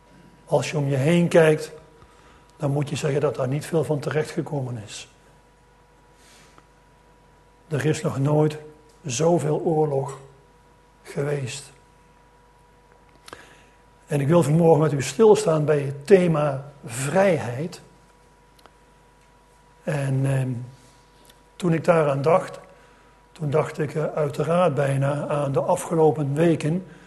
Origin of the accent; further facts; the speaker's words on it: Lent, Gelderland, Netherlands; Ik ben van 51 en ik kom uit Lent bij Nijmegen. Dat is een klein dorpje. Tegenwoordig is het gemeente Nijmegen, net over de Waal.